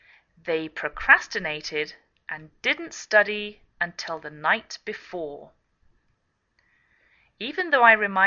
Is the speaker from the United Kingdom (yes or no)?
yes; England, United Kingdom; now in United States